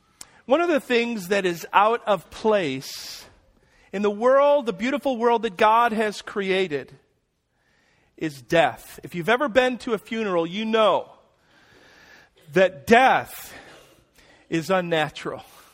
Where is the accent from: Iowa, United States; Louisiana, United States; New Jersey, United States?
Louisiana, United States; also born or lived in Chicago; I remember when I was about 7, I moved from Chicago to Louisiana, and I learned how to say y'all.